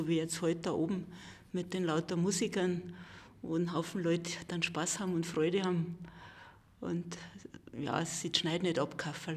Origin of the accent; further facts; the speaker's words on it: Germering, Bavaria, Germany; also born or lived in Munich; lebe auf dem Bauernhof von meinen Urgroßeltern und bin da 1997 wieder hergezogen. Mein Vater ist in München groß geworden und ich bin in München geboren, aber in Germering dann aufgewachsen.